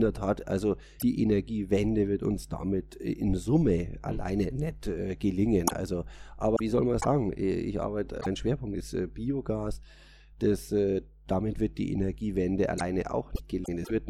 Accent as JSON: {"language": "German", "region": "Bavaria", "country": "Germany", "said": "Dann sage ich immer, naja, ich komme aus der Holledau."}